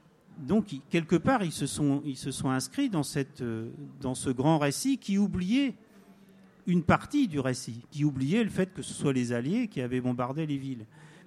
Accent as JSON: {"language": "French", "region": "Normandy", "country": "France", "tie": "born there", "said": "Donc moi, je suis aussi née dans la Manche."}